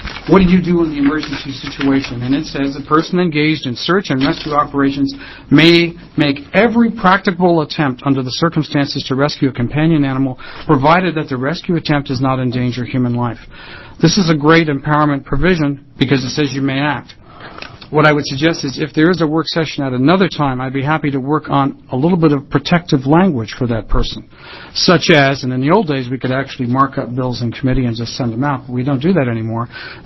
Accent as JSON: {"language": "English", "town": "Salem", "region": "Oregon", "country": "United States", "said": "I'm an attorney from Salem. Yes, I'm an attorney from Salem."}